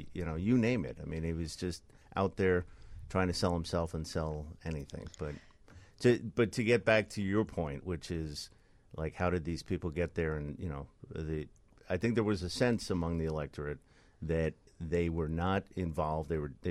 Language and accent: English; New York, United States; moved away as an adult; I grew up in New York. I spent the first half of my life, I'm 48 now, first 23 years or so in New York.